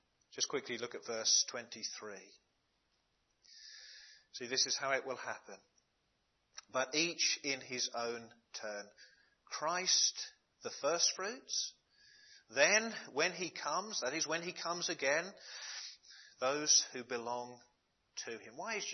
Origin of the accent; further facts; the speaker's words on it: United Kingdom; As British people, we are connected to her.